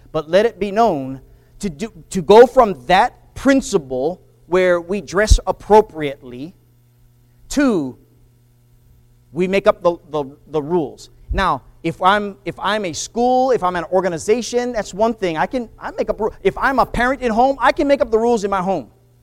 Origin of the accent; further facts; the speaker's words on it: Hawaii, United States; I grew up in Hawaii. Everybody swims in the ocean.